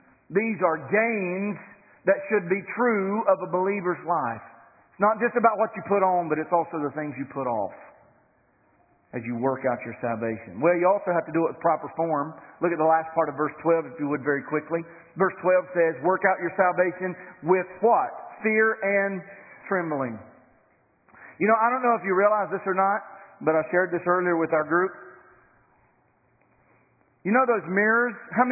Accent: United States; I'm from Cleveland County. I need a little help from time to time.

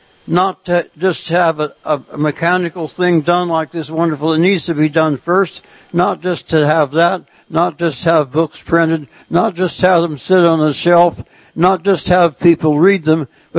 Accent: Portland, Oregon, United States; born there; I was born in Portland, Oregon

